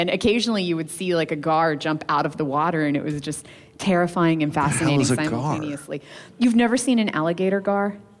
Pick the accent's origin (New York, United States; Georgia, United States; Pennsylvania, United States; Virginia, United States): Virginia, United States; it definitely goes back to my childhood where I grew up on the Shenandoah River.